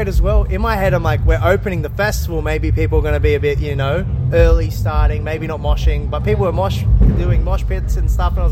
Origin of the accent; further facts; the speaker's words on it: Australia; like we're Australian and we thought we'd have more Australian fans